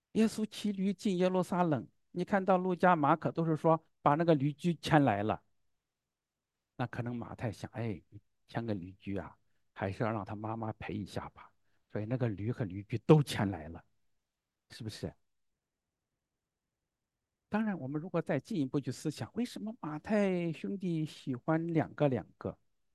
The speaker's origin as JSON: {"language": "Chinese", "town": "Zhengzhou", "region": "Henan", "country": "China", "tie": "born or raised there", "said": "在我的家乡郑州也是嘛，新开发区不一样了"}